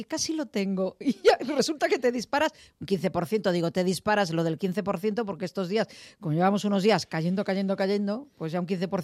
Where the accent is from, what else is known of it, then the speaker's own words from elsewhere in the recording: Galicia, Spain; como soy gallega